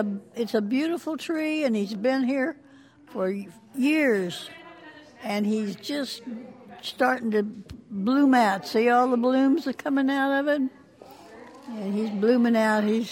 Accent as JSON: {"language": "English", "town": "Kansas City", "region": "Missouri", "country": "United States", "said": "I'm from Kansas City, Missouri."}